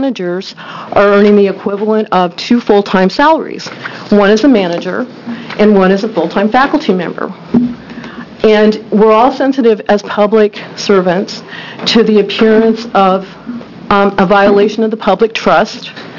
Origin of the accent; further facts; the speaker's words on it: Portland, Oregon, United States; I'm from Portland, Oregon, and I'm appearing today as a private citizen